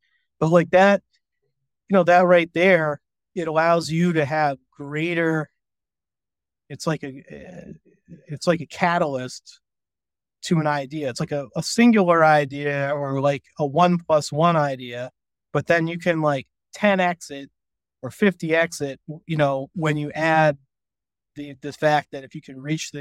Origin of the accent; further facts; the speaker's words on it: Burlington, Massachusetts, United States; I grew up in Burlington, Massachusetts, went to Merrimack College, where I studied business, with a concentration in entrepreneurship.